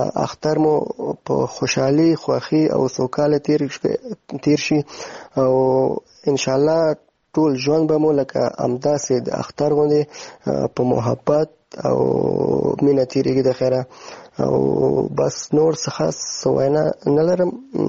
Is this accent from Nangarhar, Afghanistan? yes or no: no; Kabul, Afghanistan; د کابل اوسیدونکو يم